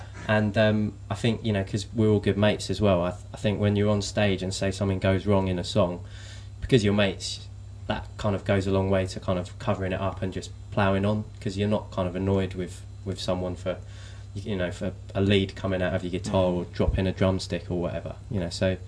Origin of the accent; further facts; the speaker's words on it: Woodford, London, United Kingdom; I'm from Essex or northeast London edge. I grew up in Woodford.